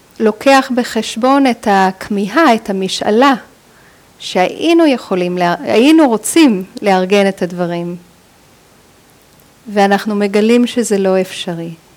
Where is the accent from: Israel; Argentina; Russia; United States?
United States; כשהייתי ילדה, גדלתי בארצות הברית